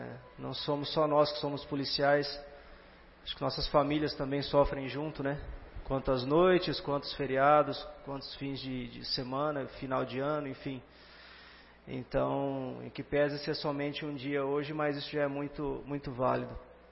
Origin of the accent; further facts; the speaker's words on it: Garça, São Paulo, Brazil; Eu, antes de ser policial, eu sou garcense, nasci aqui, cresci aqui, estudei em Marília, mas, enfim, tenho meus pais aqui, minha família aqui.